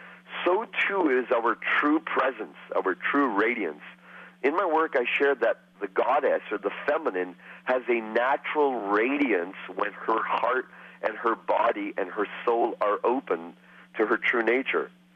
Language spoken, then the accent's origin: English; Canada; India is part of my heritage, part of my lineage, my parents. I'm raised in Canada, but I'm an Indian-Canadian.